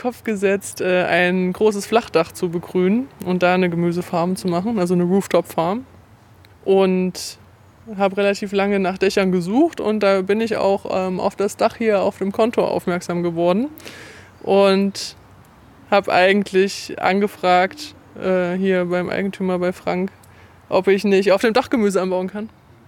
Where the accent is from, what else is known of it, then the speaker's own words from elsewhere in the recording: Erfurt, Thuringia, Germany; born there; Ich bin ja eine gebürtige Erfurter Puffbohne